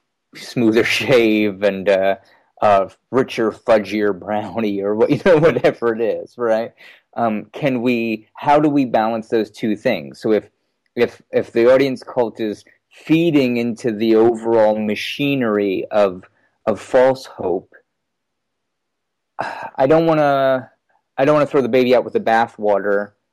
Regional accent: New York, United States; because I'm a New Yorker that's never had any money.

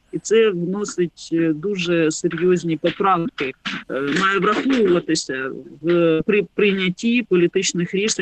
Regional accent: Donbas, Ukraine; Я сама з Донбасу, я там закінчувала школу

